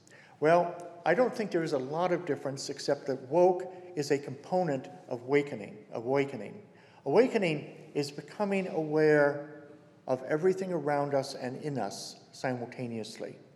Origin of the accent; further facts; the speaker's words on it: Maine, United States; Some of you know that I grew up in Maine on a farm